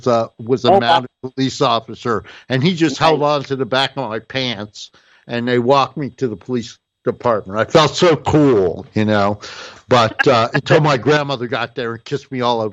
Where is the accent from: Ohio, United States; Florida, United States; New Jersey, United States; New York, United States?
New Jersey, United States; Newark; I grew up in Newark, New Jersey.